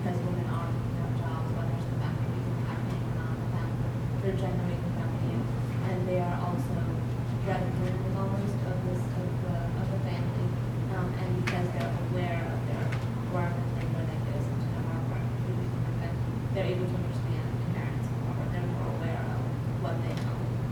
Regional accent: Pakistan; first of all, I'm from Persian from Pakistan

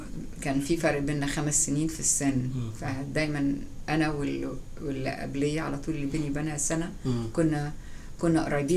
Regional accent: Cairo, Cairo Governorate, Egypt; born there; also born or lived in Bahrain; أنا اتولدت في القاهرة، وأنا 64 years old، 64 سنة.

